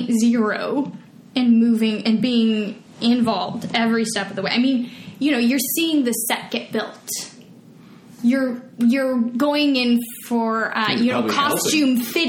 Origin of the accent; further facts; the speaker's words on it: Ashland, Oregon, United States; I grew up in Ashland, Oregon.